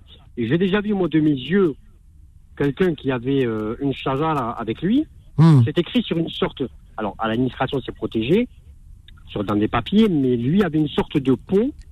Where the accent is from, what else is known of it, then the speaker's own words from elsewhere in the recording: Morocco; Alors, chez nous au Maroc...